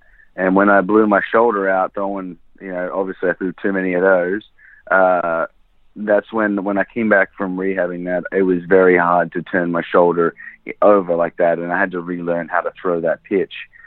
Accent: Victoria, Australia; I went from nobody hearing about me to doing well for my home state of Victoria, and we won the Australian Championship

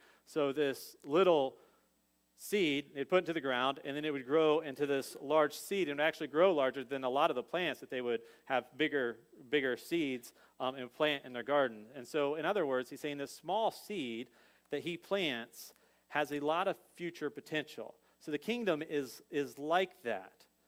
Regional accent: Ohio, United States; There was one with just Texas and Ohio. I'm from Ohio.

